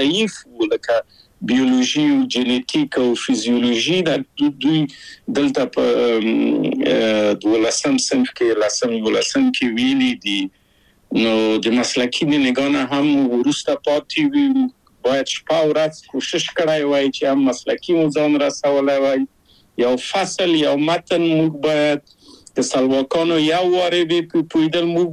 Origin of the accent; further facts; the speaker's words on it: Kabul, Afghanistan; born or raised there; now in Czech Republic